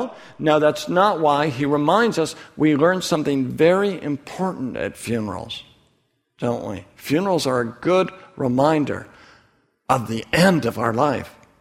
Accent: Oregon, United States; I'm from Oregon, and when we go to Oregon, we go out on the beach there, and beaches in Oregon are very different from beaches down here.

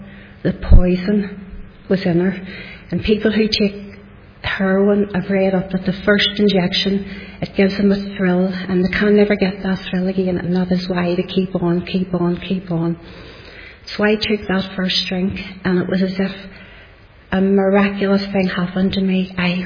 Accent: Belfast, Northern Ireland, United Kingdom; born in Shankill Road

